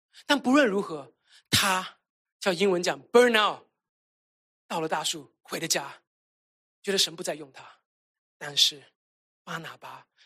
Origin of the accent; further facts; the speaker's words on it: China; 我们都是大陆来的